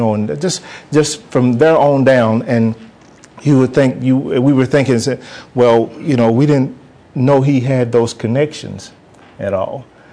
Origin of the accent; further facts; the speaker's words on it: Alcoa, Tennessee, United States; I was born and raised in Alcoa, Tennessee, a little town outside of Knoxville.